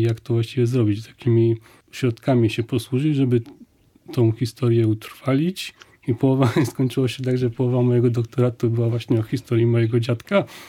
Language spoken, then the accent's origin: Polish; Lower Silesian Voivodeship, Poland; Widziały właśnie opuszczenie Dolnego Śląska, moich rodzinnych stron przez Niemców